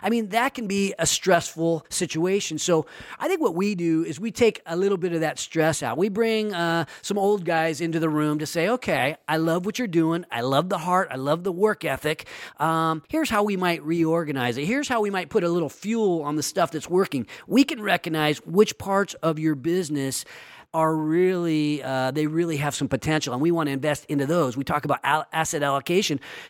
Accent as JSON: {"language": "English", "town": "Sacramento", "region": "California", "country": "United States", "tie": "born or raised there", "said": "I really think that entrepreneurship helps my hometown of Sacramento."}